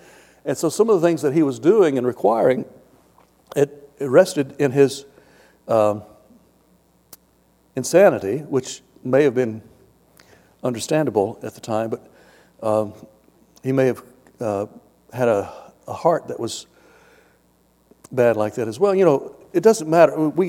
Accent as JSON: {"language": "English", "region": "Tennessee", "country": "United States", "tie": "born or raised there", "said": "growing up in Tennessee, I can tell you that there were some people that knew … back in the days of Sun Records, okay?"}